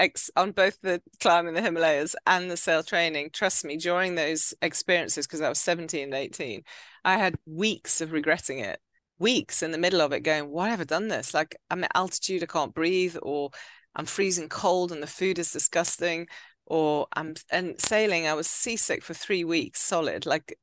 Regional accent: Stoke-on-Trent, West Midlands, United Kingdom; So whilst we're from Stoke-on-Trent, we're not in the north of England

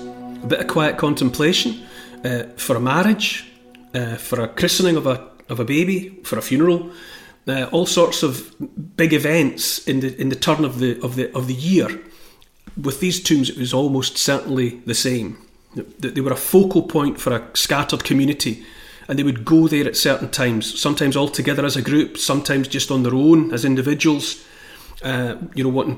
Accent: Scotland, United Kingdom; for me as a Scottish person

